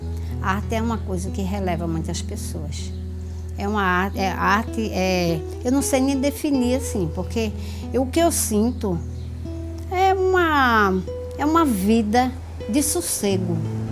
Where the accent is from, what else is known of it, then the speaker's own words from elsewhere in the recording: Vicência, Pernambuco, Brazil; eu nasci e me criei aqui em Vicência.